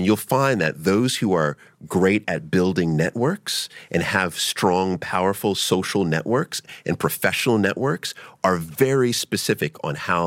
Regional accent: New York, United States; So I'm from New York. So in New York, we do things a little bit differently. We're very brash and bold and direct.

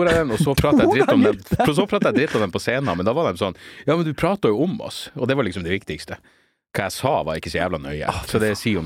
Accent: Narvik, Nordland, Norway; Jeg var jo oppe i Narvik, der jeg er ifra

